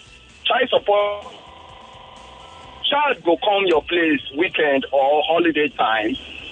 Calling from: Dallas, Texas, United States; I'm calling from Dallas.

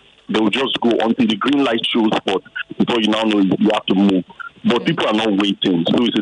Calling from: Lekki, Lagos, Nigeria; I'm calling from Lekki.

